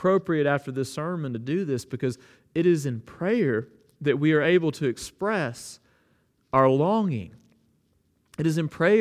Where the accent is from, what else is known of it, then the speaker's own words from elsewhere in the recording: Bible Belt, United States; I have told you before, I grew up in the Bible Belt.